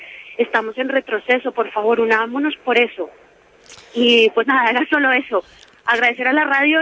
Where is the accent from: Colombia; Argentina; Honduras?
Colombia; now in Madrid, Spain; Hablo desde Madrid, soy una colombiana migrante, sin curro, joven, trabajadora